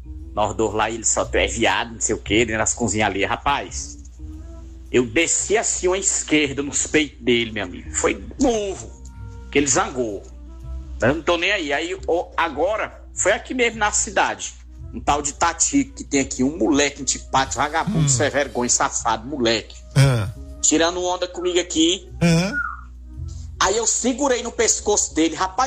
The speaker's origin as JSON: {"language": "Portuguese", "town": "João Lisboa", "region": "Maranhão", "country": "Brazil", "said": "o que foi que aconteceu lá no meu interior, Bom Lugar, que é município daqui de João Lisboa"}